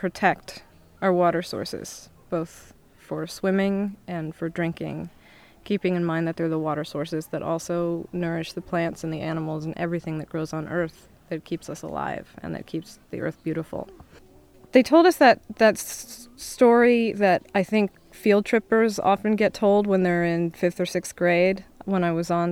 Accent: Berkeley, California, United States; I'm from Berkeley, California.

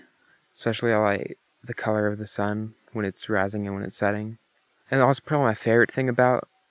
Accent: Nevada City, California, United States; born there; I was born in Nevada City.

